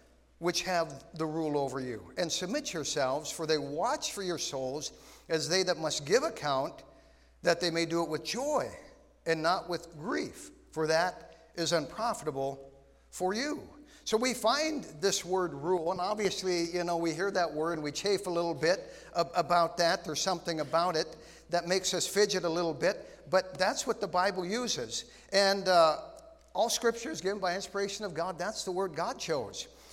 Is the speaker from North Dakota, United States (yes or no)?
yes; Grand Forks, North Dakota, United States; I grew up, I went to Sacred Heart over on the east side. I grew up on the Point on the east side.